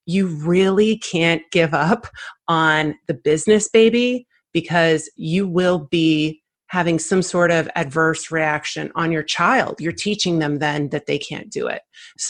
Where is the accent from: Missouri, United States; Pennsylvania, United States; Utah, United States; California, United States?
Missouri, United States; St. Louis; also born or lived in Chicago; I grew up in St. Louis, but I lived in Chicago for 15 years.